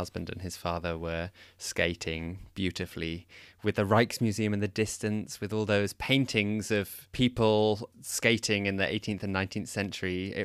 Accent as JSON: {"language": "English", "region": "England", "country": "United Kingdom", "said": "I'm from England."}